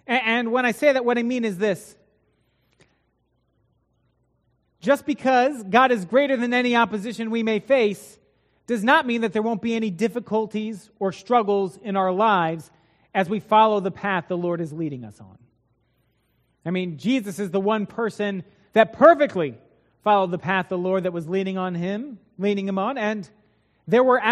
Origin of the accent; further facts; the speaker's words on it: Midwest, United States; I just carried on because I'm a Midwesterner, and that's what we do.